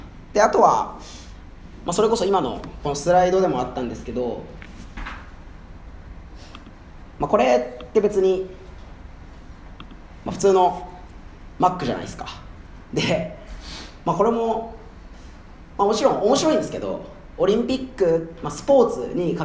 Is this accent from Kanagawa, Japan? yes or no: yes; Shonan, Kanagawa, Japan; 僕も地元の湘南で僕の友達は結構ヤンキーとかギャルとかが多いんですけど